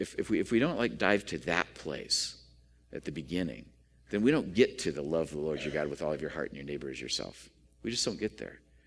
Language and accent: English; United States; I don't know, I'm an American male.